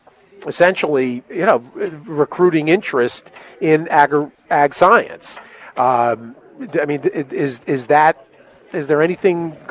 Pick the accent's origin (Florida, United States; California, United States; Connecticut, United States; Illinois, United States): Connecticut, United States; I grew up in Connecticut. I grew up in rural Connecticut.